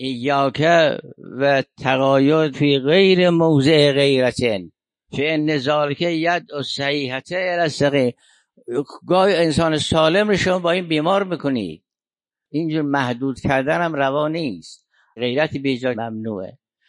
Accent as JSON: {"language": "Persian", "country": "Iran", "said": "ما کی هستیم؟ ما ایرانی هستیم"}